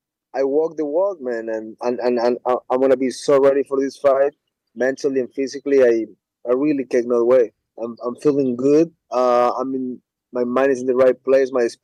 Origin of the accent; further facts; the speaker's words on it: Ecuador; I'm from Ecuador. We always party at home.